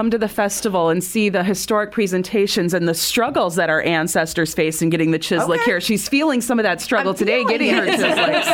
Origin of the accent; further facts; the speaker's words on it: Turkey Ridge, South Dakota, United States; Every memory I have of growing up in the Turkey Ridge community is of all the neighbors getting together on a Friday or a Saturday night